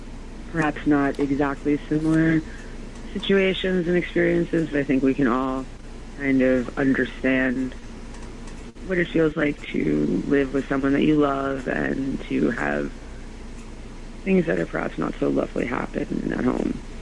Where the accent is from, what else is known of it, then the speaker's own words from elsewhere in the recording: New York City, New York, United States; also growing up in New York City and having it be something that wasn't really, you know, that well known.